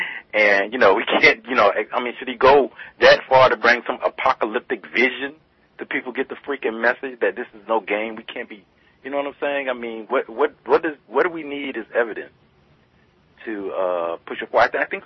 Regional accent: Florida, United States; Well, I grew up in Florida, and, you know, my father used to take me to spring training for a lot

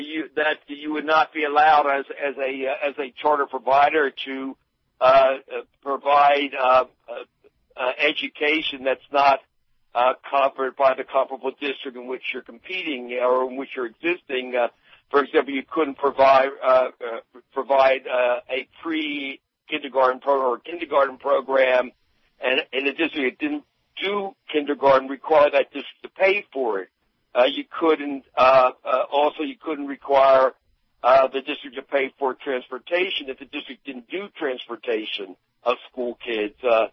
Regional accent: Philadelphia, Pennsylvania, United States; I mean, I'm from Philadelphia. We have more charter schools than any other district in the state by far.

